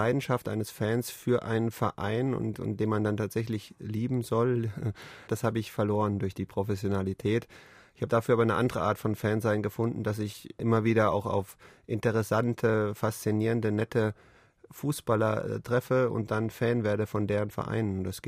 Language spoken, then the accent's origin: German; Frankfurt, Hesse, Germany; Ich bin in Frankfurt groß geworden, in Westfrankfurt, in Schwanheim. Damals, da lebten dann die Arbeiter der Höchst AG, wie mein Vater auch, in Siedlungen, die Höchst AG gebaut hatte.